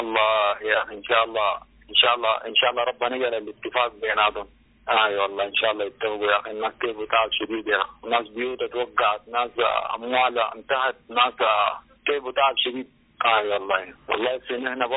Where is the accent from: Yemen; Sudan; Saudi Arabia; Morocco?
Sudan; Al Jureif East, Khartoum; من شرق النيل من الجريف شرق. أيوة أنا جيت من الخرطوم يوم 6 يوم 20/6 جيت التمازين